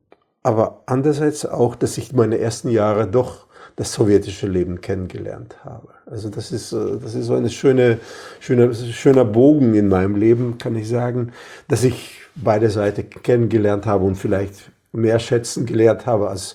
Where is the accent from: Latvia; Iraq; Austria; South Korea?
Latvia; Und ich habe das war noch in Lettland, eigentlich die schönsten Stunden meiner Kindheit auf dem Motorboot meines Großvaters und meines Onkels.